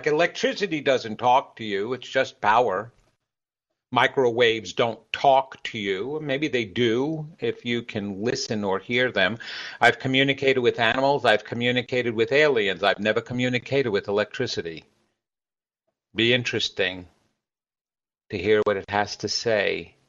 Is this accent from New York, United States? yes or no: yes; New York, United States; I'm from New York, so I've got a hardcore soul.